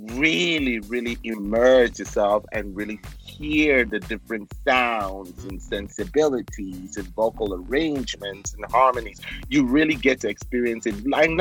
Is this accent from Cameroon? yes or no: yes; Cameroon; People love the fact that I came from Cameroon. People love the fact that I spoke differently.